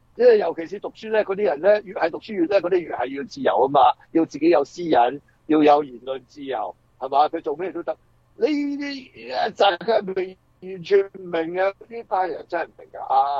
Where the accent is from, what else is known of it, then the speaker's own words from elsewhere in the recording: China; born there; 好似我哋喺大陸出世